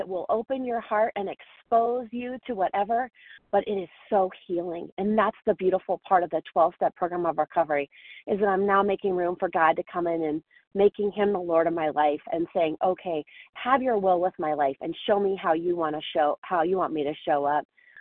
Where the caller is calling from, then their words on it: Colorado, United States; I'm calling from Colorado this morning